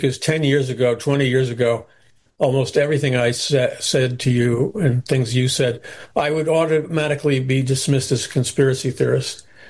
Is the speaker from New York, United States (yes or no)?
yes; New York, United States; because I'm from New York. I'm a straight shooter.